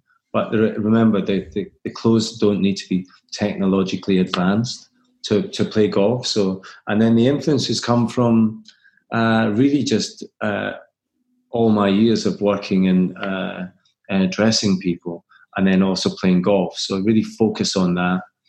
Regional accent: Scotland, United Kingdom; I don't mind being a Scot.

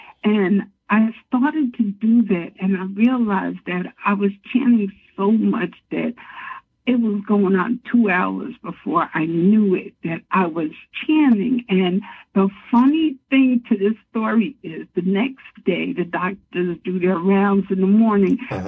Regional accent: New Jersey, United States; I grew up in North New Jersey.

